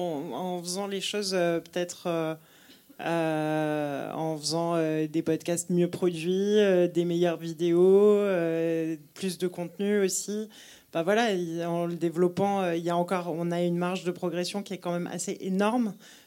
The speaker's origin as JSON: {"language": "French", "town": "Paris", "region": "Île-de-France", "country": "France", "said": "je pense qu'on est toutes de Paris. Moi, j'ai commencé Friction quand je suis revenue à Paris après mes études."}